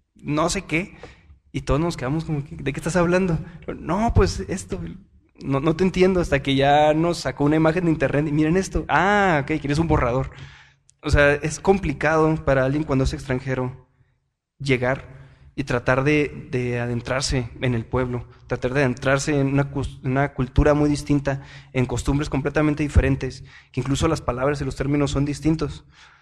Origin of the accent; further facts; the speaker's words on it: Mexico; born there; La única diferencia es que nacimos en México.